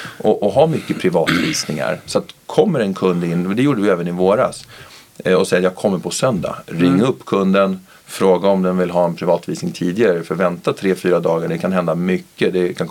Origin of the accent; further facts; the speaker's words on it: Nacka, Stockholm County, Sweden; jag är ju född och uppväxt här i Nacka.